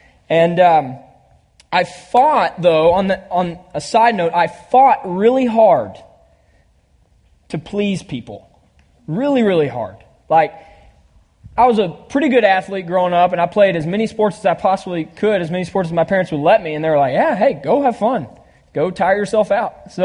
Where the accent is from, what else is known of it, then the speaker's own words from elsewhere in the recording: Nashville, Tennessee, United States; I'm so happy to be here. I am from Nashville, Tennessee.